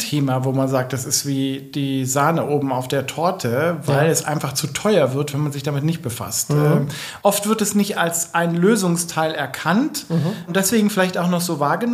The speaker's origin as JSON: {"language": "German", "region": "Bavaria", "country": "Germany", "lives_now": "Stuttgart, Germany", "said": "Eigentlich komme ich aus Oberbayern."}